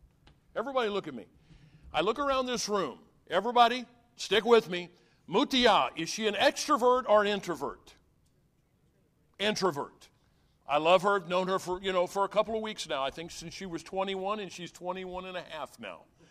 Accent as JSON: {"language": "English", "region": "Illinois", "country": "United States", "tie": "born or raised there", "said": "We grew up in Illinois. I think everybody knows that. That's my family roots."}